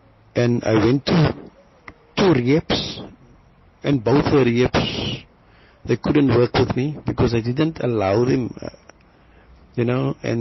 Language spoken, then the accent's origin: English; Western Cape, South Africa; And because I came from Inova Park, I started here in Mitchell's Plain also with the same lifestyle.